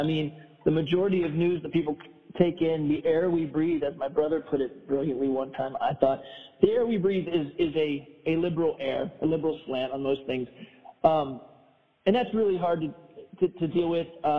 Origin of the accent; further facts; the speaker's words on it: Seattle, Washington, United States; moved away; Now, I came from Seattle, man, and Seattle is very homogenous. And one of the reasons I left Seattle, I mean, a lot of things happened